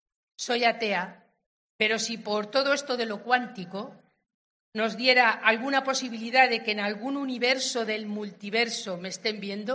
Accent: Albacete, Castilla-La Mancha, Spain; me doy cuenta de que soy de Albacete, de verdad. Y mira que … que casi tengo un polígono aquí en la carretera de Madrid. Con madre placera y padre cuchillero, no tenía forma de ser más manchega

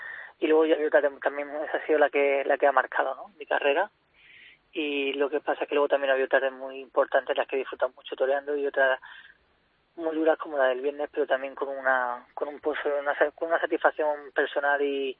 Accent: Murcia, Region of Murcia, Spain; Pero Murcia, lógicamente, es mi tierra, es mi debilidad, ¿no? Es la ciudad donde yo vivo, he nacido y donde entreno y bueno.

